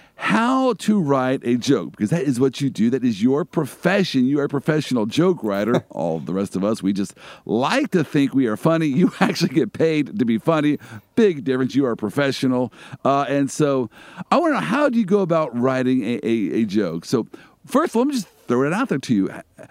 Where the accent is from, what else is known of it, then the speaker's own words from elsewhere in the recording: Midwest, United States; I am from the Midwest, so just paint a quick picture for me on how...